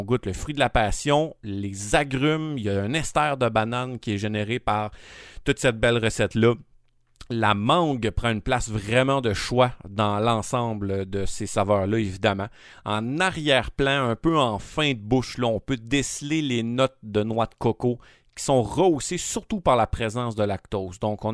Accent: Rouyn-Noranda, Quebec, Canada; On retourne à Rouyn-Noranda, ma ville natale

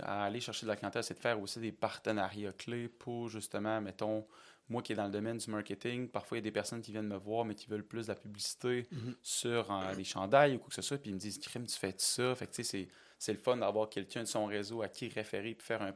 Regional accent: Alma, Quebec, Canada; J'ai une Alma, puis ça va peut-être paraître avec mon accent, mais ouais, c'est ça.

